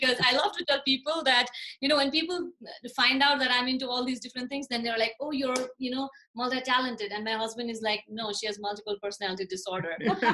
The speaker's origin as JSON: {"language": "English", "town": "Kathmandu", "region": "Bagmati", "country": "Nepal", "tie": "born or raised there", "second_language": "English", "said": "As somebody who was born and raised in Nepal, Kathmandu, I went to school here. I've never studied in the United States."}